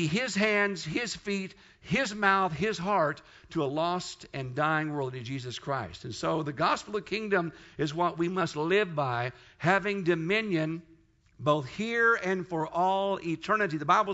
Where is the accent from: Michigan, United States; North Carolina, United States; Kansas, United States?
Kansas, United States; the churches I went to back in the 70s, when I was raised in Kansas